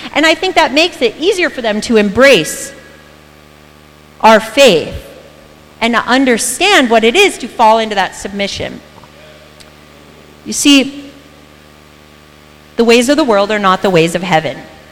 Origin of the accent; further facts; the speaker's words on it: United States; I get that you guys don't like gum, but I do, and I'm an American, and it's legal in America